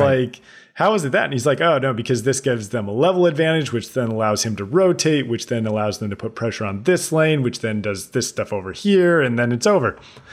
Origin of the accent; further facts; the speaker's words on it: California, United States; I grew up in the Bay Area, by the way, so I'm a Warriors fan.